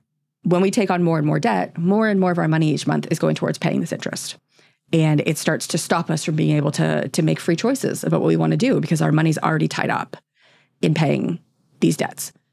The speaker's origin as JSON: {"language": "English", "country": "Canada", "said": "the American debt system around schooling is quite wild to me as a Canadian"}